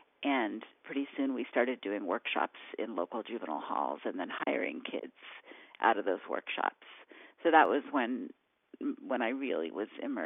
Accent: California, United States; also born or lived in New York; Well, I was born in New York, raised in California, and did my growing up probably starting in my early 20s

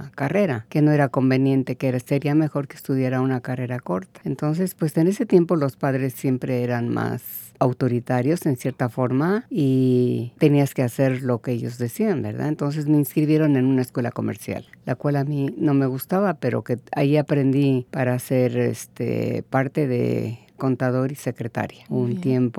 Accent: Mexico City, Mexico; Yo crecí en la Ciudad de México, en el Distrito Federal. Podría decirse que al norte de la ciudad.

